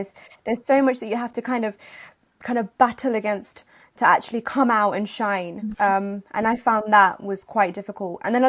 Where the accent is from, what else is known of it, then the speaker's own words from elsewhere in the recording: London, United Kingdom; obviously as an immigrant, as a 1.5 gen immigrant, I was brought up in Northwest London.